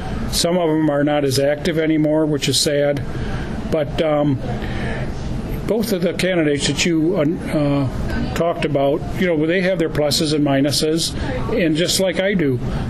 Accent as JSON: {"language": "English", "town": "Lansing", "region": "Michigan", "country": "United States", "tie": "born or raised there", "said": "the fact that I grew up here in Lansing"}